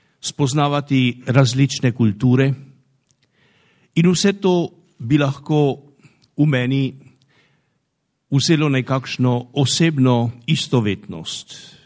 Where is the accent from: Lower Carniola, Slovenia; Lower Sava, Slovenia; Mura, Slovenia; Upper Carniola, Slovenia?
Upper Carniola, Slovenia; Rodica; nocoj ste me potrdili v moji istovetnosti rodičana, Gorenca, Kranca, Slovenca in Evropejca